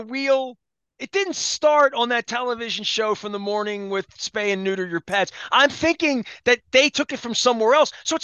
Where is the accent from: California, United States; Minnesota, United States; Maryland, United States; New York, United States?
Maryland, United States; Dundalk; Listen, I grew up in Dundalk. We know this.